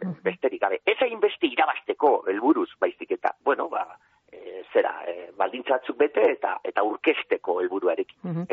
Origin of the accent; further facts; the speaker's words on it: Eibar, Basque Country, Spain; now in Algorta, Spain; Eibartarra naiz, ni berez jatorriz.